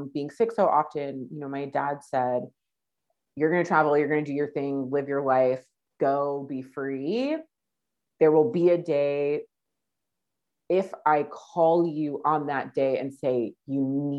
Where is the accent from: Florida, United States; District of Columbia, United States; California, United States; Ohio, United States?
California, United States; Riverside; So I grew up in Riverside, California. It's Southern California, about an hour east of Los Angeles.